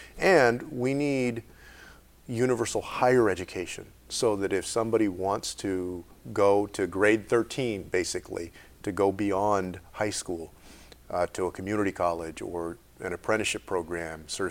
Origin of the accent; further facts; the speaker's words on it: Texas, United States; And Texas is a good example, my home state.